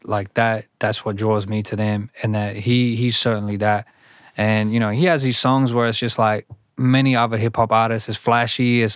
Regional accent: Sydney, New South Wales, Australia; For me, growing up in Southwest Sydney at a time where it almost felt like your culture was not celebrated, your culture was not cool, your language was not celebrated, your language was not cool.

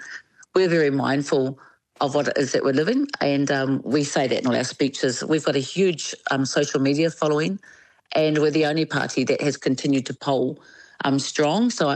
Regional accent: Parihaka, Taranaki, New Zealand; I'm from Parihaka in Taranaki. We've been through worse.

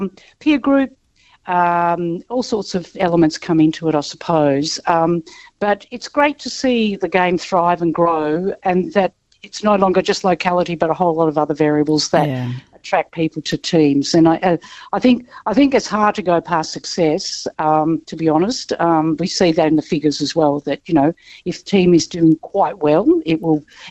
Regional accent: Melbourne, Victoria, Australia; English is a second language; I grew up in the inner city suburbs of Melbourne. I grew up in Fitzroy.

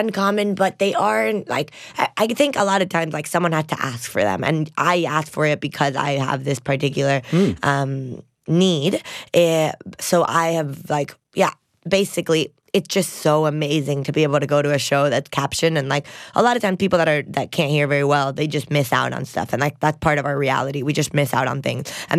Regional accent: Miami, Florida, United States; now in Amsterdam, Netherlands; My mom's Mexican and my dad's Venezuelan, and I grew up in Miami, Florida. Heard of it? I grew up there. And then I now live in Amsterdam. I've been living in the Netherlands for like 7 years.

